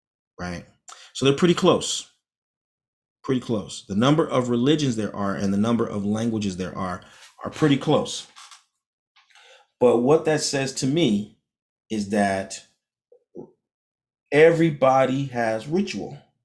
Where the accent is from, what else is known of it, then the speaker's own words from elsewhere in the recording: California, United States; now in Georgia, United States; I'm from California, but I live here in Georgia, and I see the significance of design in the roads here.